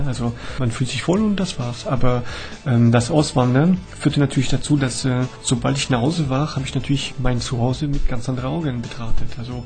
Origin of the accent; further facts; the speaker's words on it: Toulouse, Occitania, France; German is a second language; now in Bonn, Germany; Meine Heimat ist Toulouse, wo man eine bestimmte Art und Weise Wurst zu erstellen hat und so weiter.